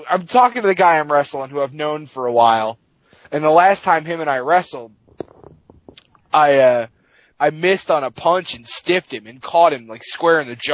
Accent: Baltimore, Maryland, United States; And I came out saying that I was from Baltimore

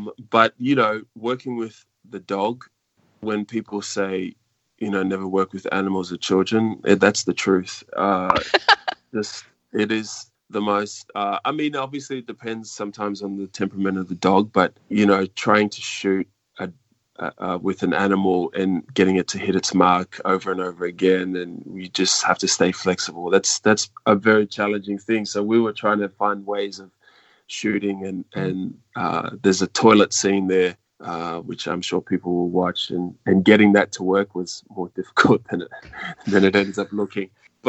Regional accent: Australia; my first encounter of snow, you know, I grew up in Australia

